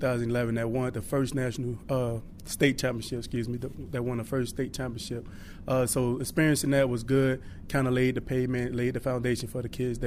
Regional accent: Miami, Florida, United States; football kept me busy, kept me off the streets, and so that's pretty much growing up in Miami.

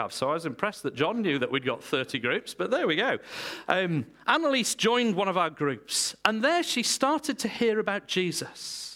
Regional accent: England, United Kingdom; Look, I come from England.

